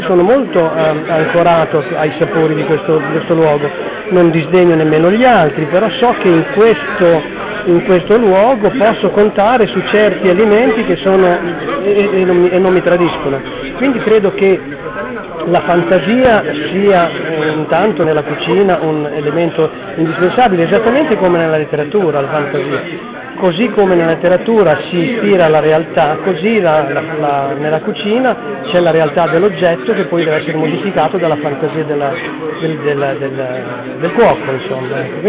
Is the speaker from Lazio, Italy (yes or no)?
no; Vergato, Emilia-Romagna, Italy; è ambientato proprio in Emilia, naturalmente con i miei romanzi, e per l'esattezza nel mio paese d'origine, che è Vergato.